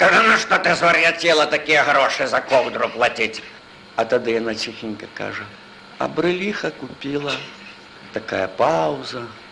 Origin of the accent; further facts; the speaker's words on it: Spain; Ведаєте, я ж не русский. Я син іспанських республіканців, я іспанець.